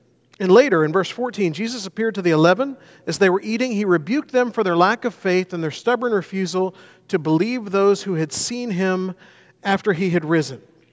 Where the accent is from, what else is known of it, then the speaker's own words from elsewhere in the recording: United States; one of the things I've learned very quickly is I'm an American.